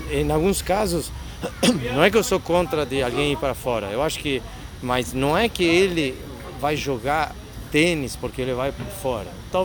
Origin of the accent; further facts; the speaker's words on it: Argentina; Portuguese is a second language; sou argentino, me formei como tenista na Argentina